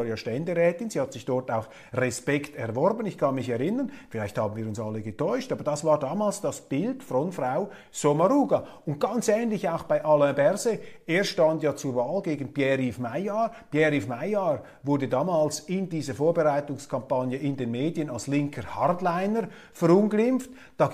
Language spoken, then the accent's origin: German; Zurich, Switzerland; Da sind wir Zürcher Naivlinge.